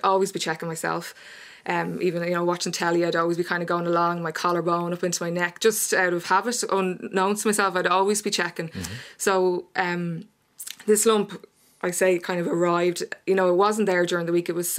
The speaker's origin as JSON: {"language": "English", "town": "Rathfarnham", "region": "Leinster", "country": "Ireland", "said": "So prior to that, I lived in Firhouse for about 12 years, and I'm actually from Rockbrook in Rathfarnham originally."}